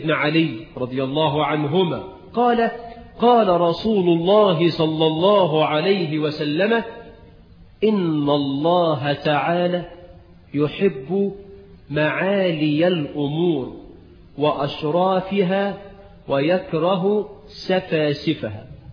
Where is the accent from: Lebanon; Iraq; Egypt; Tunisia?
Egypt; وزي ما احنا كمصريين تقول لواحد إيدك معايا